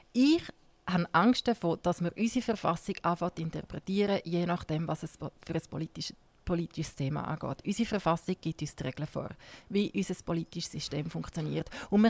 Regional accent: Ticino, Switzerland; Ich habe das Glück, dass ich zweisprachig aufgewachsen bin. Meine Eltern sind Deutschschweizer, aber ich bin im Tessin aufgewachsen und von dem her bin ich fast perfekt bilan. Ich kann ein bisschen besser Italienisch als Deutsch, aber ich kann recht gut Schweizerdeutsch.

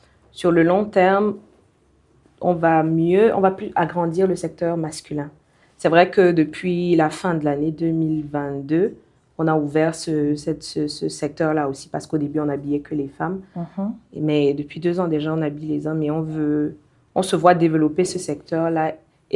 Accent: Cameroon; Mais je pense que chez nous, au Cameroun, le souci pour moi

